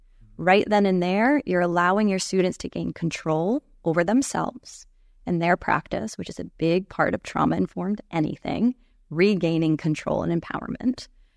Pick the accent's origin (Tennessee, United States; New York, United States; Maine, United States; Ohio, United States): Maine, United States; moved away as an adult; also born or lived in Los Angeles, United States; And I'm from the United States originally. I'm originally from the state of Maine. Lived in California, Los Angeles area for about 20 years. And now I sort of divide my time between the U.S. and Bali mainly